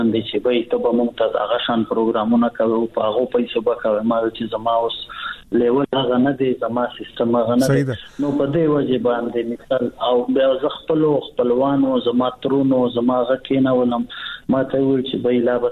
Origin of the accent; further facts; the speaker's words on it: Bannu, Khyber Pakhtunkhwa, Pakistan; زه خو بیسیکلی د بنو یم په بنو کې پیدا شوی یم په بنو کې لوی شوی یم بنو زمونګه ابای علاقہ دا زمونږ دا پلار زمونږ دا نکنه جائیدادونه ټول بنو کې دي